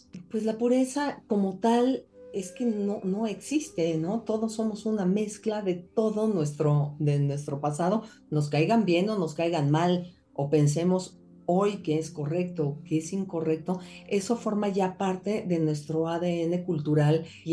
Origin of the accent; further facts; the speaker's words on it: Mexico; como soy una mexicana típica que no consume chile